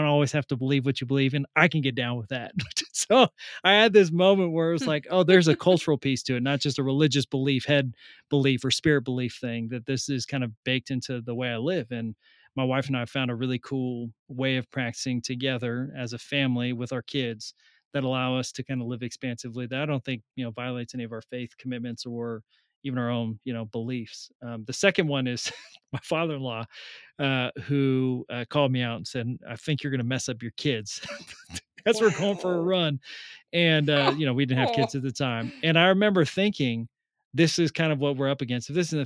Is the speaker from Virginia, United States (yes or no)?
no; Salinas, California, United States; Yeah, so I was raised in Salinas, California, in the middle of California, surrounded by lettuce fields. Mexican Latino Catholic.